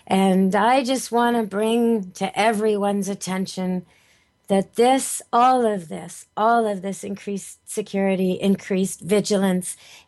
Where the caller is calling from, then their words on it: Vancouver, British Columbia, Canada; I'm calling from Canada, up here in Vancouver, British Columbia, where I live at Camp Good Dog with my mini dogs and cats.